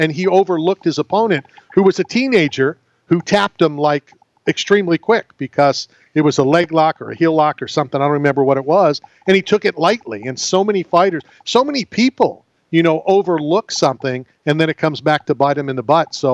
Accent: Florida, United States; But we come from Florida, so our winter is from, like, noon to about 3 o'clock today.

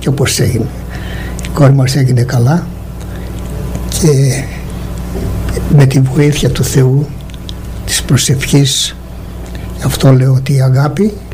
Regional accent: Peloponnese, Greece; Είναι στον Πάρνο, 1100 μέτρα υψόμετρο. Και είναι η ολόκληρη Ελλάδα για μένα, είναι το χωριό μου.

